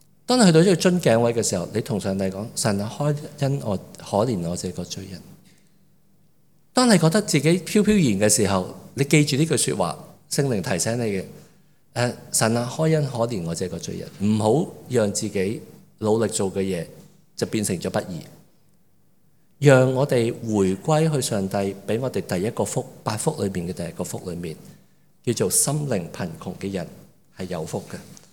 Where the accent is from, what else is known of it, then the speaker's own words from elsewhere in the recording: Hong Kong; 你是一個香港人，即是我今天住在這個地方，我是一個香港人。